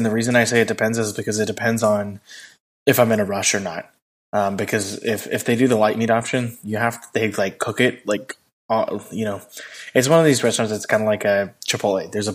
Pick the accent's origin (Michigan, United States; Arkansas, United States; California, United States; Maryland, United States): California, United States; As far as food goes, I'm from California, so, you know, this is going to be one of those like shockers.